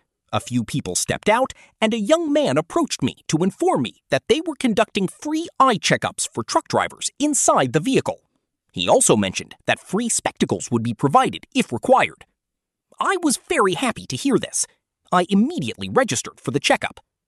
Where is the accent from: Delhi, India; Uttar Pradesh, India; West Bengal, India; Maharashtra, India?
Uttar Pradesh, India; Prayagraj; I am 38 years old. I come from the Prayagraj district of Uttar Pradesh.